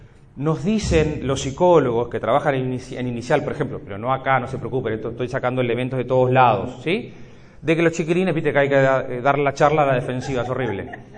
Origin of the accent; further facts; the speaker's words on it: Uruguay; que como soy uruguayo tengo que aclarar.